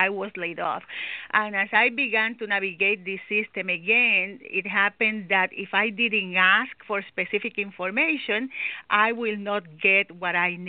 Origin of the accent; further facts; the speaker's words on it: Puerto Rico; I'm from Puerto Rico.